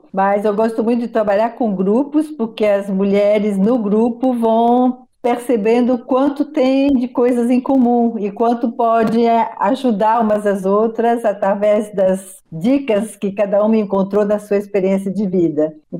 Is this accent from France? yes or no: yes; France; Portuguese is a second language; now in Brazil; Então, eu sou francesa de nascimento e brasileira de coração, porque eu morei 40 anos no Brasil e sou apaixonada pelo Brasil e pelos brasileiros.